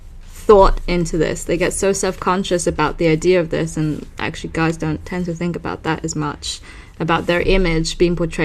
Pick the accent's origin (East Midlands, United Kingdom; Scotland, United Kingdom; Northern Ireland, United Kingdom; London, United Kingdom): London, United Kingdom; Growing up in London, it did help me a lot feel more able to be quite open about talking about sex.